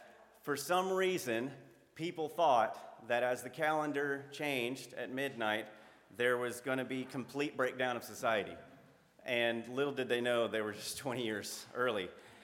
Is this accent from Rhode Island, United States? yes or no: no; Mobile, Alabama, United States; We are from Alabama. My family's from Mobile, Alabama, and her family's from Southside, where we are. I was a military kid. My dad was in the military. We went all over the globe.